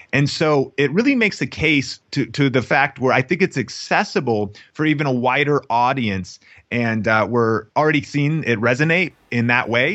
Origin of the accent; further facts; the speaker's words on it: Seattle, Washington, United States; now in Las Vegas, United States; I'm based here in Las Vegas. I'm originally from Seattle, and that's where we met. We actually met, grew up in the same kind of small town, same area.